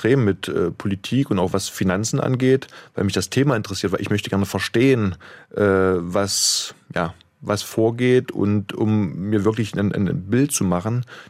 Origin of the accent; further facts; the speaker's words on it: East Germany, Germany; Ich bin im Osten groß geworden, lebe aber auch schon lange Zeit im wiedervereinigten Deutschland beziehungsweise auch im Westen.